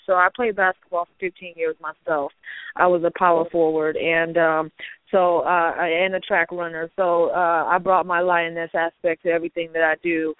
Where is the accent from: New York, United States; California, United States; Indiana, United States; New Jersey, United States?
California, United States; Los Angeles; I'm from Los Angeles, so I will always be a Laker fan.